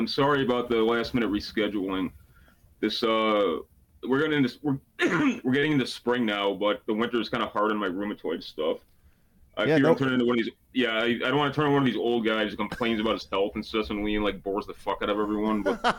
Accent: Illinois, United States; I mean, I grew up on the North Shore of Chicago, yeah, which is a really nice hood. Like, it's like an awesome place to live, but it's also the town that white flight built.

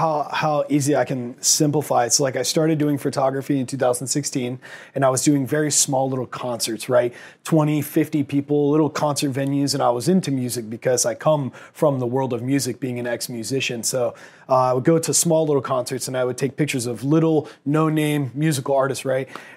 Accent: Jacksonville, Florida, United States; So my next goal was I want to shoot my hometown football team, the Jacksonville Jaguars.

